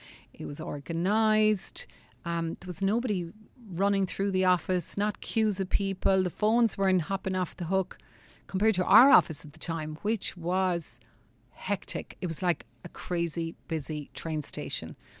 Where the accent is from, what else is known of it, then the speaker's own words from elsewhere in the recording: Ireland; Sometimes people, we as Irish people, whatever, we love a bargain.